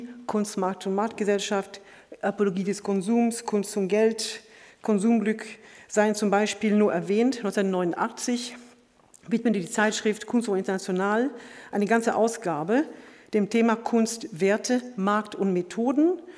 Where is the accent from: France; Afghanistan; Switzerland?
France; German is a second language; ich komme aus Frankreich, es ist eine Weile her, dass ich hin und her pendle